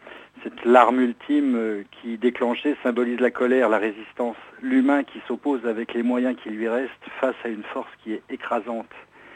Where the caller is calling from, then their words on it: Paris, Île-de-France, France; de Paris.